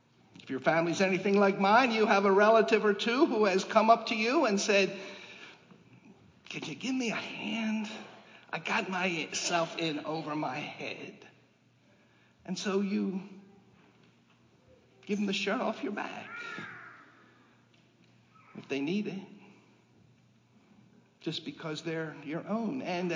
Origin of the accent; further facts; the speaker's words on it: United States; When I did the Camino, I told people, oh, I'm from the States.